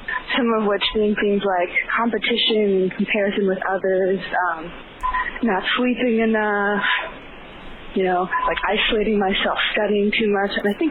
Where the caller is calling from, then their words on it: Boston, Massachusetts, United States; I'm calling from Boston.